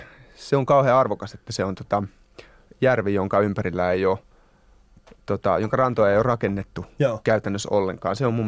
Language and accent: Finnish; Hämeenlinna, Kanta-Häme, Finland; now in Helsinki, Finland; Mähän asun täällä Helsingissä, mutta kesäsin mä oon niin paljon Hämeenlinnassa kuin mahdollista. Mä oon sieltä kotoisin.